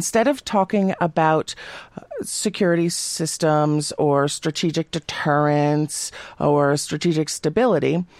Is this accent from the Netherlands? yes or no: yes; Netherlands; so I'm coming here from the Netherlands, so this altitude thing is a little bit overwhelming